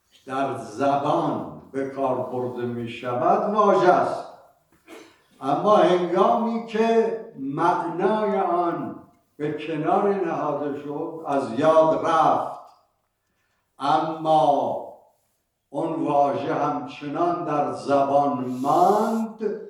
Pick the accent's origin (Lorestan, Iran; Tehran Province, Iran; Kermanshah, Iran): Kermanshah, Iran; born there; من در کرمانشاه زاده شدم. از دید نیاکانی کزازیم، از دید فرهنگی کرمانشاهی.